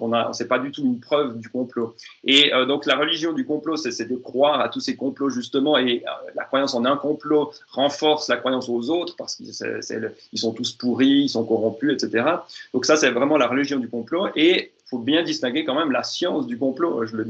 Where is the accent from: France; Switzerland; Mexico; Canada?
Switzerland; accent: Swiss; En Suisse romande, si vous avez, je pense, entendu mon accent suisse, en Suisse romande, donc francophone